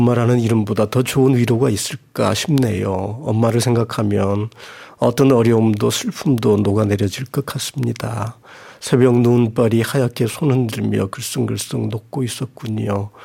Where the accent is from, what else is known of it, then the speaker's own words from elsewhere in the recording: Namhae, South Gyeongsang, South Korea; 남해가 제 고향인데 특산물 중에 하나가 유자거든요.